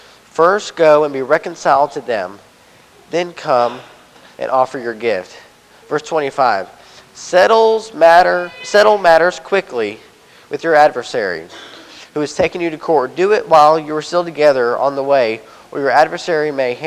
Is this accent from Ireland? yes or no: no; Slovakia; I was born in Eastern Europe, so I was a Slovak, so I was a Slav. I was in an orphanage.